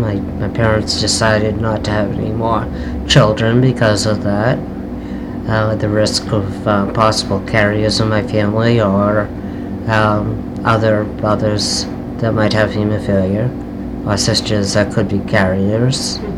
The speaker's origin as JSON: {"language": "English", "town": "Saugus", "region": "Massachusetts", "country": "United States", "tie": "born or raised there", "said": "I grew up on School Street."}